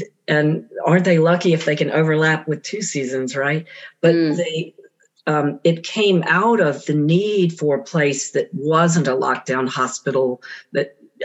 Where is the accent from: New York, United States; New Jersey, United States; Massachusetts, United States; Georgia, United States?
Georgia, United States; Atlanta; I'm a sixth generation Atlantan, and that's from both sides of my family.